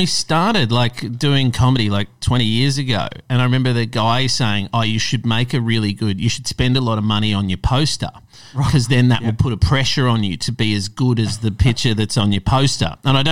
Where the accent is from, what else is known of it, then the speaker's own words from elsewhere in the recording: North Baldwin, Australia; born there; also born or lived in Perth; I was born in North Baldwin.